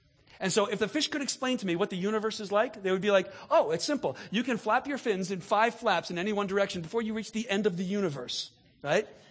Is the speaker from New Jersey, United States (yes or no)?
yes; New Jersey, United States; I grew up in New Jersey and we didn't have dirt